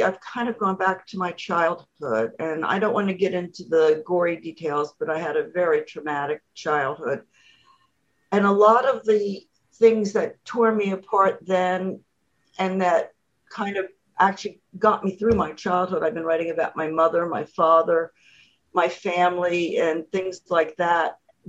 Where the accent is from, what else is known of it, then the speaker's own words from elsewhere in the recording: Wilmington, Delaware, United States; born there; now in Hockessin, United States; And I was born in Wilmington, Delaware, and I now live in Hoquesson, Delaware, and they're in the USA on the East Coast.